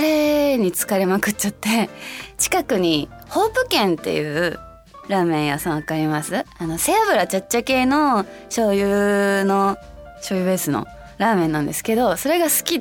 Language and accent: Japanese; Hokkaido, Japan; まあ地元北海道味噌バターとかも好きですし